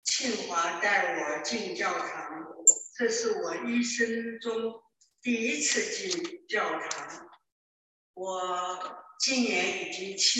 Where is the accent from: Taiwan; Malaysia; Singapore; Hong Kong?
Taiwan; also born or lived in Chengdu, China / Shanghai, China; 我是在四川成都出生，1944年生出来就是天天躲警报，在那个成都。后来我们到了上海，